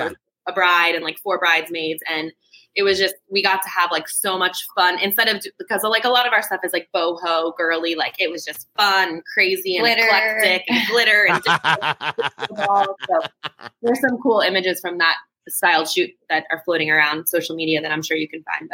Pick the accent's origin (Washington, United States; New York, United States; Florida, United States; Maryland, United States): Maryland, United States; we don't live here. Like, we're from Maryland.